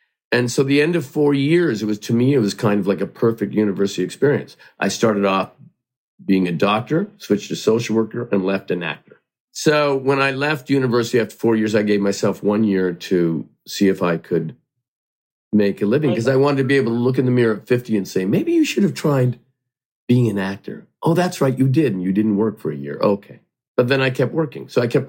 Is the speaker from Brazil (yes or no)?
no; Hamilton, Ontario, Canada; I grew up in Hamilton, Ontario, Canada, and I only watched American television. I didn't watch any Canadian. We got all our stations through Buffalo.